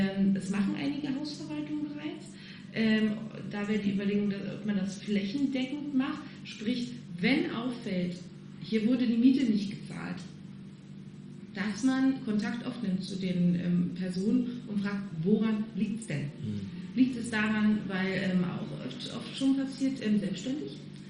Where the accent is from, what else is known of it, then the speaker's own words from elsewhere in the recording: Germany; born there; Ich bin sehr froh, in Deutschland zu leben und geboren zu sein.